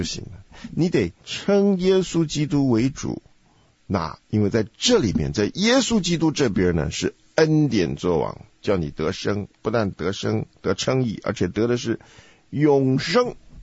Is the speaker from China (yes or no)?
yes; China; 我们中国人不是有一句话说，公说公有理，婆说婆有理吗？